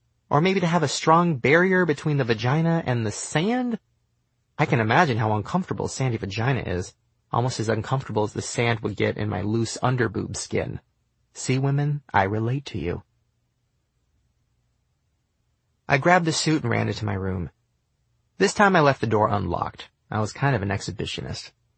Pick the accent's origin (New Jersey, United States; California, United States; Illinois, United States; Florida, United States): California, United States; Long Beach; Hey, I grew up in Long Beach, okay? What do you expect?